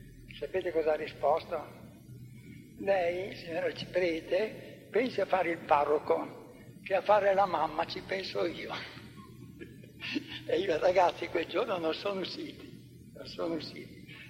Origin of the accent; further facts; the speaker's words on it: Cavriago, Emilia-Romagna, Italy; accent: Cavriago dialect; Era la parola che noi avevamo imparato, ovvero dai francesi, perché ci sono molti francesismi nel nostro dialetto di Cavriago.